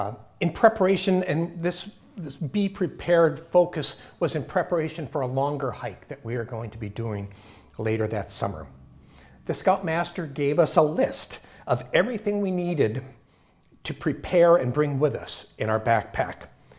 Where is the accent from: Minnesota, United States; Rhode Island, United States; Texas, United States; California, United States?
Minnesota, United States; it was when I was growing up in Minnesota